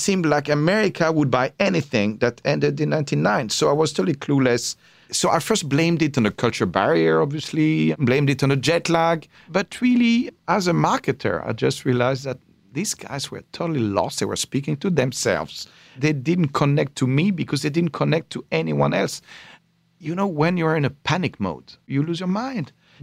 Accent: Paris, Île-de-France, France; born or raised there

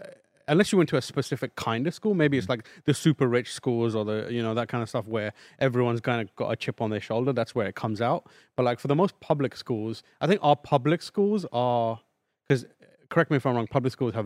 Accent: London, United Kingdom; born or raised there

